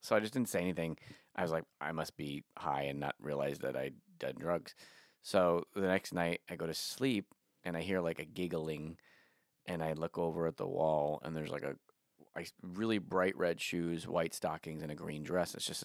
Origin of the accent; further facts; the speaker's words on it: New Jersey, United States; I'm from New Jersey, so I was going home for the summer.